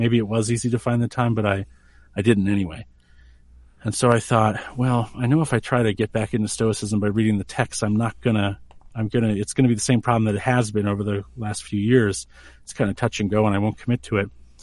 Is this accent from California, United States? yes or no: no; New Hampshire, United States; born there; And I'm a very traditional, I was born in New Hampshire.